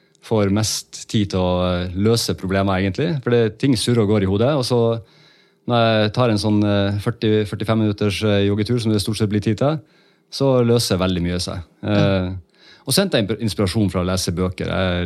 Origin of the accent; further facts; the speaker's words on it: Northern Norway, Norway; accent: Northern Norwegian dialect; jeg er jo en nordlending, så jeg er jo Jeg snakker jo dialekten min fortsatt